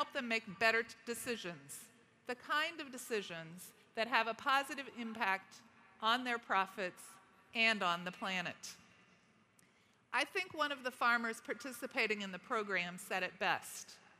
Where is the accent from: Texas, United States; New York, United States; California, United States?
California, United States; I never got to experience a snow day growing up in Northern California.